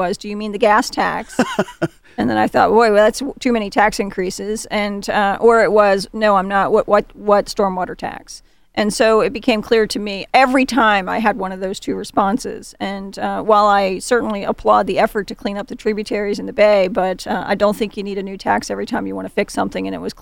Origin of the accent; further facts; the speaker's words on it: Baltimore, Maryland, United States; You know, I grew up in East Baltimore, and at the time I was living in Northern Virginia